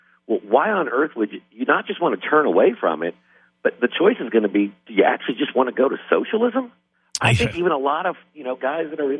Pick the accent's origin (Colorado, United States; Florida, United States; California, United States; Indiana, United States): Indiana, United States; I'm from Indiana.